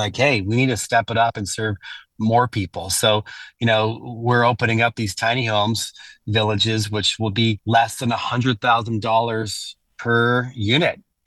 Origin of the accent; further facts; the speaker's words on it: Sacramento, California, United States; I'm proud of my hometown of Sacramento.